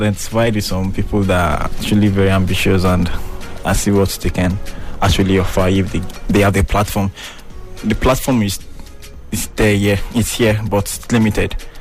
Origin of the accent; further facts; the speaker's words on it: Akwa Ibom, Nigeria; also born or lived in Ibadan / Owerri; I actually grew up here in Akwa Ibom State. I grew up in Ibadan, then Owerri.